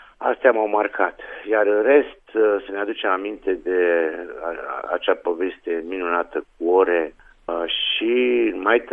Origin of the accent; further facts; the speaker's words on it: Brașov, Brașov County, Romania; M-am născut la Brașov, chiar în centrul Brașovului